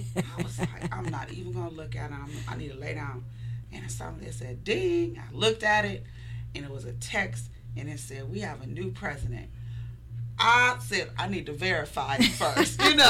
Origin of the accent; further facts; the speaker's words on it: Marion, Ohio, United States; I'm from Marion, Ohio.